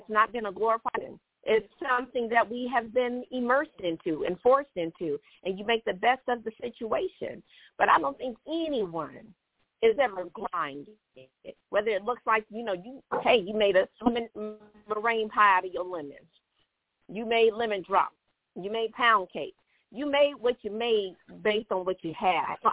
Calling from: Conyers, Georgia, United States; I'm calling from Conyers.

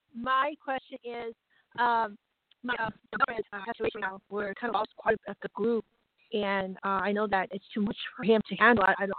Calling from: Colorado, United States; I'm calling from Colorado.

